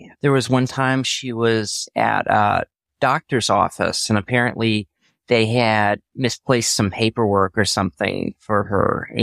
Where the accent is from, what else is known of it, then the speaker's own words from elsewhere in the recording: Pennsylvania, United States; also born or lived in Kansas; I was born in Kansas and grew up in Pennsylvania.